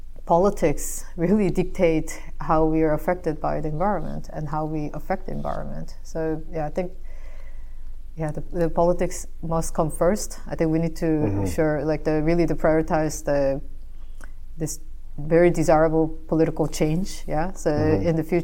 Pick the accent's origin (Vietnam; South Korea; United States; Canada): South Korea; I'm from South Korea